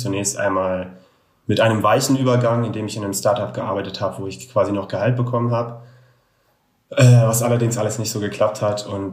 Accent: Moers, North Rhine-Westphalia, Germany; also born or lived in Cologne; now in Bonn, Germany; komme auch aus Moers ursprünglich, bin auch geboren. Mittlerweile wohne ich in Bonn, vorher in Köln gelebt

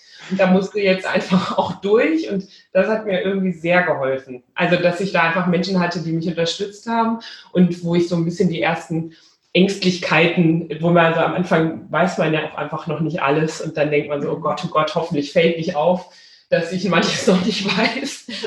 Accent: Rhineland, Germany; born there

